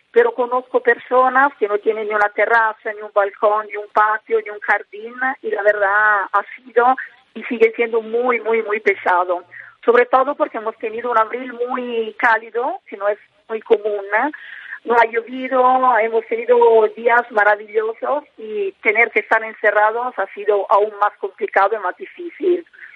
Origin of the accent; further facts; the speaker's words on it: Italy; Spanish is a second language; also born or lived in Mexico; la verdad que yo soy italiana, se darán cuenta por mi acento.